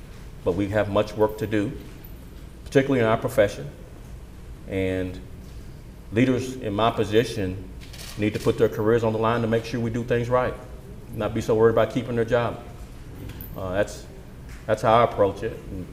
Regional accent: Dallas, Texas, United States; born or raised there

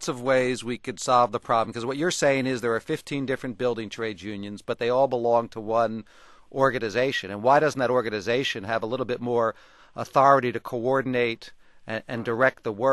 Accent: Philadelphia, Pennsylvania, United States; I come from Philadelphia. It is about as strong a union town as you can get.

